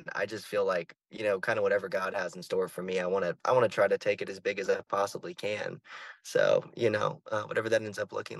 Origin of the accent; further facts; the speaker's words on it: Florida, United States; But those really, really impacted me growing up in Florida for sure, and shaped the kind of music I make and who I am today.